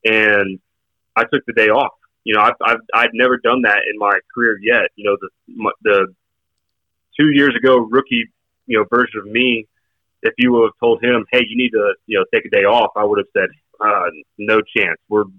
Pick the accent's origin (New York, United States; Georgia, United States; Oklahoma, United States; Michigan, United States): Oklahoma, United States; Like, growing up in Oklahoma, everything's kind of the same around here.